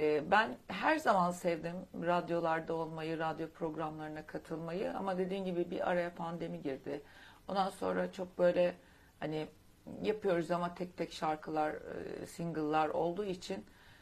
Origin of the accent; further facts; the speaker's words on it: Black Sea Region, Turkey; Bir Karadenizli kadını olarak